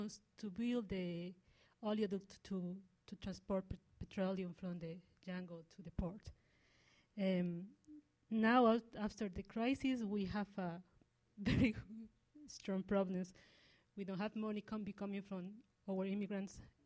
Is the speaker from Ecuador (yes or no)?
yes; Ecuador; English is a second language; Well, I come from Ecuador, and in the 2000 years, we changed to the dollarization.